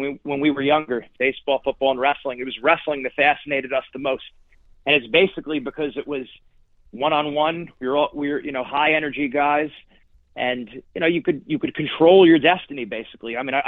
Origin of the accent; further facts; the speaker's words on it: Edison, New Jersey, United States; So I was born and raised in Edison, New Jersey, myself